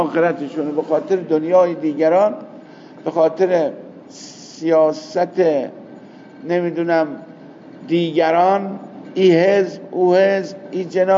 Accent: Iran; عاشق شما کجایی هستی؟ گفتم من ایرانیم. و بعد معلوم شد که اونم ایرانیه.

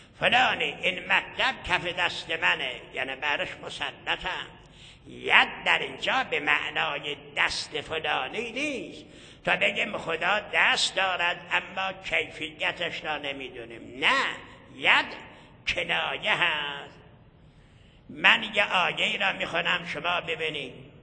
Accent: Iran; فهمید ما ایرانی هستیم

